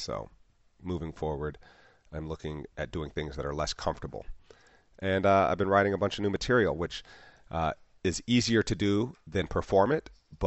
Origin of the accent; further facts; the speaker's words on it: Yellow Springs, Ohio, United States; I worked with her first time about 2 years ago in my hometown of Yellow Springs